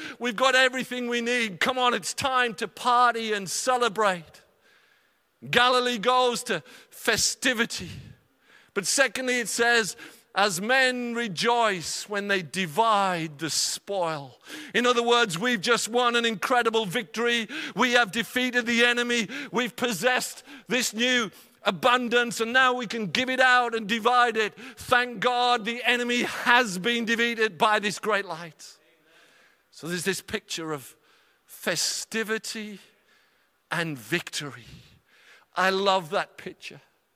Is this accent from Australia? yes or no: no; United Kingdom; As British people, as men, how good are we?